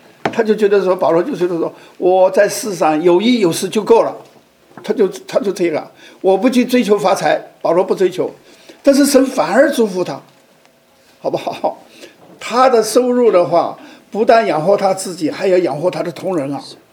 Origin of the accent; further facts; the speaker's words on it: Sichuan, China; 因为我是四川人，那个天津的四川同乡会又给了一份奖学金给我